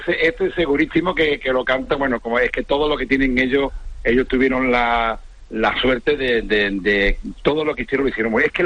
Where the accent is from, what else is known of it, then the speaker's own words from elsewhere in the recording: Málaga, Andalusia, Spain; la mayoría somos de Málaga y estamos encantados, ¿no?